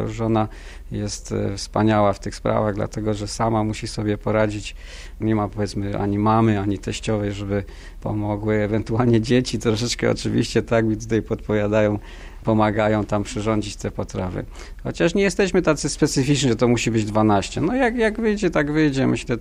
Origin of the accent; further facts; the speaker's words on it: Silesian Voivodeship, Poland; bo z kolei ja wychowałem się na Śląsku, ale na święta Bożego Narodzenia zawsze jeździliśmy do babci, skąd z kolei moja mama pochodziła.